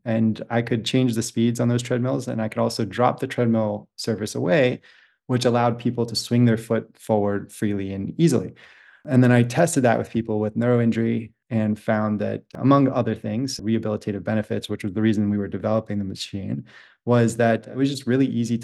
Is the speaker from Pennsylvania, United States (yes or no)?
yes; Pennsylvania, United States; I'm from Pennsylvania originally on the East Coast. I grew up there